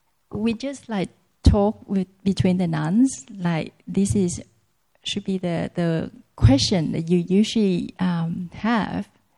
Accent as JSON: {"language": "English", "town": "Sydney", "region": "New South Wales", "country": "Australia", "said": "I was from Sydney"}